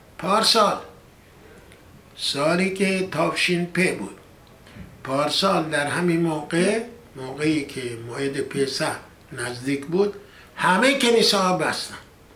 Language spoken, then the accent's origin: Persian; Iran; moved away; من چند دهه پیش که از ایران اومدیم بیرون،